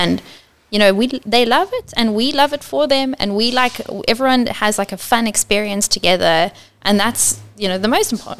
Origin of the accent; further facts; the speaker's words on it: Durban, KwaZulu-Natal, South Africa; Like, I grew up in Durban too, so I'm aware of what Durban winter is with its 23 degrees.